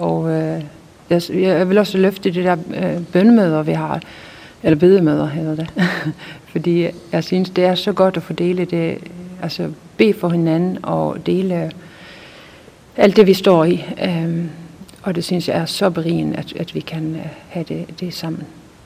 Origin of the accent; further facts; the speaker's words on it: Sweden; Ja, jeg er også svensker. … Bor lige nu i Göteborg